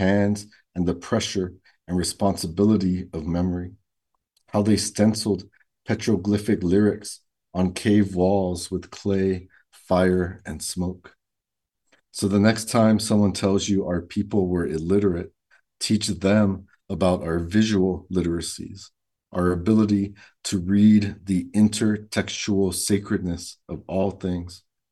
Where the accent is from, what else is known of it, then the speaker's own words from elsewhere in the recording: Guam; the experience growing up on Guam and, you know, living in the islands in general